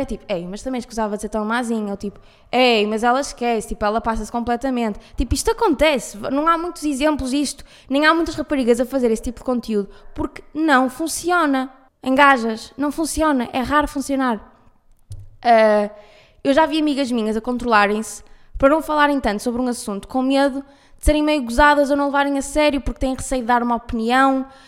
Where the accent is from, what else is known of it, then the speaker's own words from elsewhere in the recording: Porto, Norte, Portugal; accent: Porto; now in Lisbon, Portugal; depois ainda por cima com o sotaque do Porto em Lisboa